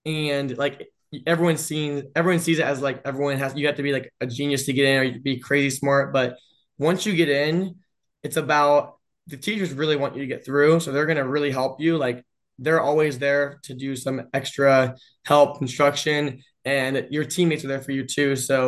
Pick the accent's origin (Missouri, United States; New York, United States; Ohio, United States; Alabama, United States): Ohio, United States; I'm from Ohio, so just being I was excited to like get out of the house